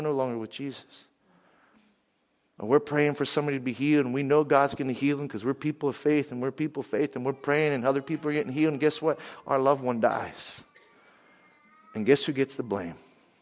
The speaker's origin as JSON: {"language": "English", "region": "Pennsylvania", "country": "United States", "tie": "born or raised there", "said": "I grew up in Western Pennsylvania. I trapped, I fished, I hunted."}